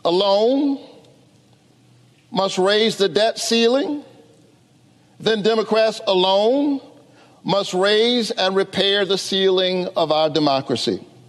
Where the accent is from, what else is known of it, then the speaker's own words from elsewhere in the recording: Savannah, Georgia, United States; I'm thinking about the kids in the Caton Homes housing projects where I grew up in Savannah, Georgia.